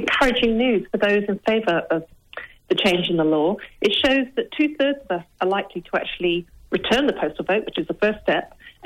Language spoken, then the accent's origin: English; England, United Kingdom; now in Australia; You can tell by my accent, I'm a POM. And I come from a country where voting is not compulsory.